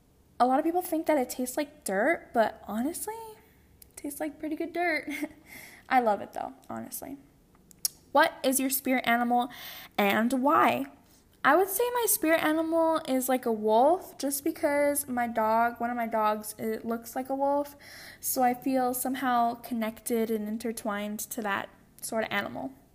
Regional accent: Phoenix, Arizona, United States; Where did you grow up? I grew up in Phoenix, Arizona.

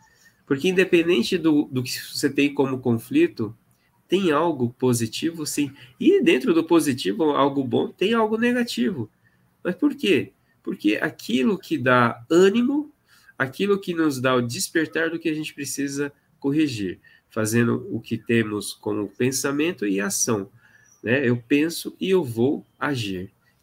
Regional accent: Londrina, Paraná, Brazil; Bom, eu sou aqui de Londrina

